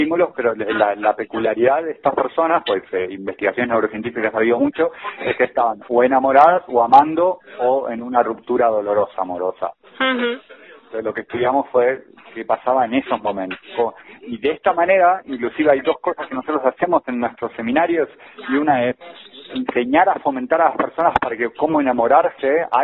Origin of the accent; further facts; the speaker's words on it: Uruguay; yo soy neurobiólogo y soy uruguayo.